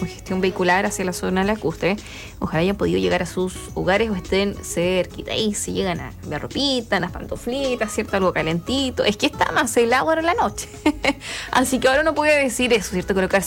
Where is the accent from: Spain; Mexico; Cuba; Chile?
Chile; Bueno, como buen chileno